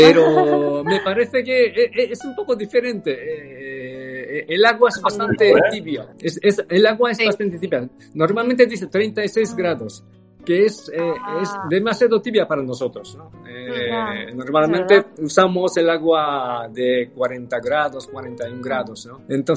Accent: Kyoto, Japan; also born or lived in Tokyo; yo crecí en Kioto, nací en Tokio y crecí en Kioto y por supuesto todos mis amigos de colegio están en Kioto

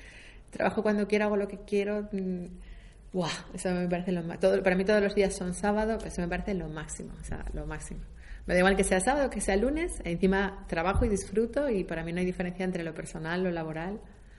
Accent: Asturias, Spain; Si le tengo que poner etiquetas, pues soy asturiana, soy coach, soy conferenciante, soy escritora.

